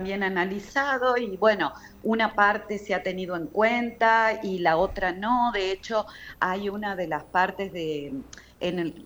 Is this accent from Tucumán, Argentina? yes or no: yes; Tucumán, Argentina; yo soy de Tucumán